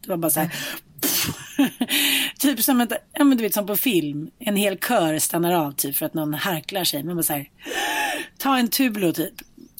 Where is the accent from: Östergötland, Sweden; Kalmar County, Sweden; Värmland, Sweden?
Östergötland, Sweden; Linköping; för jag kommer från Linköping, var kommer du ifrån?